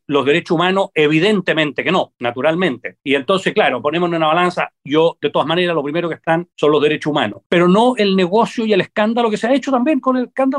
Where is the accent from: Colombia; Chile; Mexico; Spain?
Chile; somos chilenos. Nosotros, claro, gracias a Dios, somos chilenos.